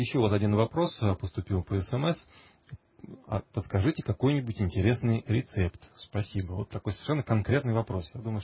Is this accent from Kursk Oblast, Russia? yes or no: yes; Kursk Oblast, Russia; also born or lived in Moscow; вот я родился в Москве, вырос в Курской области, тоже по всей России езжу.